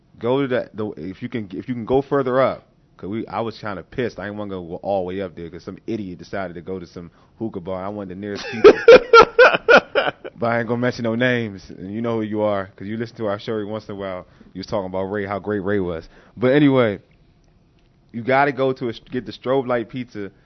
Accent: Nigeria; I'm Nigerian

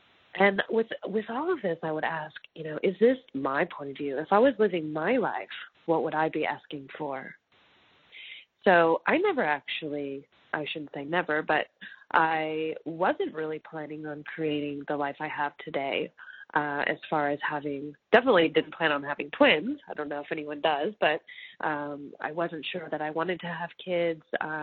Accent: United States; moved away as an adult; now in Australia; I'm living now in the Sunshine Coast of Australia, although I am American. I've moved here 3 years ago to start a family.

